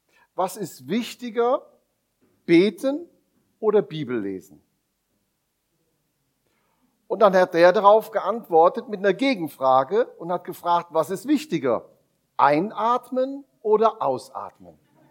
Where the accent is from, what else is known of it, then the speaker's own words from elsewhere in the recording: Germany; now in Morgarten, Switzerland; mit meiner Familie und einer lieben Frau, eine Bernerin, das ist ja auch schon international, ich als Deutscher und unsere drei Kinder.